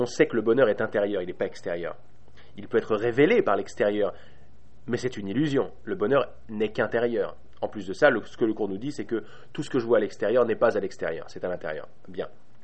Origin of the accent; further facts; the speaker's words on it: Paris, Île-de-France, France; en tant que bon Parisien